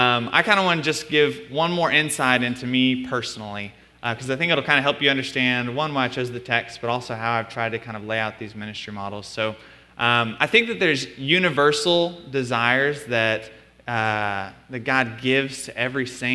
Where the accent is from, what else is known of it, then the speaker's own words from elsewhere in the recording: Arlington, Texas, United States; born there; now in Tyler, United States; But I was born in Arlington, Texas, so 2 hours west of here, concrete jungle.